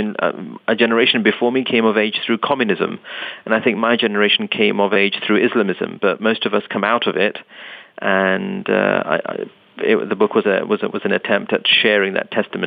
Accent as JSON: {"language": "English", "region": "London", "country": "United Kingdom", "tie": "born or raised there", "said": "I was born and raised in London"}